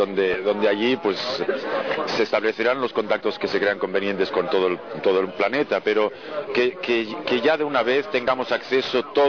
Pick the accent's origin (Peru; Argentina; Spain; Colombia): Spain; Barcelona, Catalonia; de Barcelona.